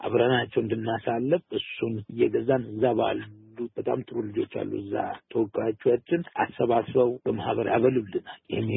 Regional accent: Sebeta, Oromia, Ethiopia; born there; እኔ ራሴ ሰበታ ነኝ ተወልጄ የሰበታና አካባቢ ዳስፖራ ይባላል

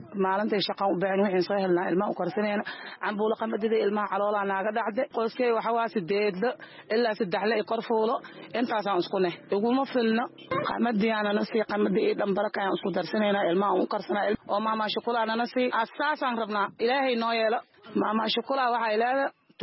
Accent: Kismayo, Lower Juba, Somalia; waxaan ka soo barakacay kismaay meel aan ka soo barakacay

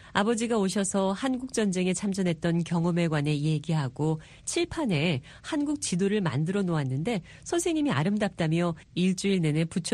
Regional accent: Cambridge, Massachusetts, United States; 지금 살고 있는 매사추세츠주 케임브리지에서 자랐는데 부모님이 보통 한국인 부모와는 좀 다르셨어요.

